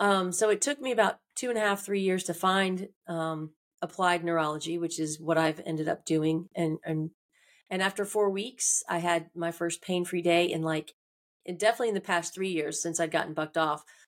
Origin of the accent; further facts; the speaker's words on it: Jacksonville, Florida, United States; I mean, I grew up middle class in Jacksonville, Florida. Went to private schools all my life, and went to college.